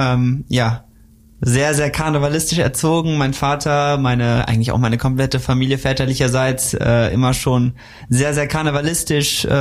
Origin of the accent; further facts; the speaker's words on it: Pulheim, North Rhine-Westphalia, Germany; also born or lived in Cologne; bin 20 Jahre alt, gebürtiger Pulheimer. Sprich, also eher in Köln geboren, aber ich lebe mein ganzes Leben schon in Pulheim.